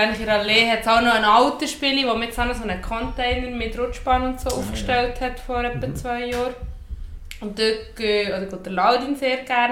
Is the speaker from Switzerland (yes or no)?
yes; Solothurn, Switzerland; wenn ich zum Beispiel zurückziehe nach Solothurn, wo ich herkomme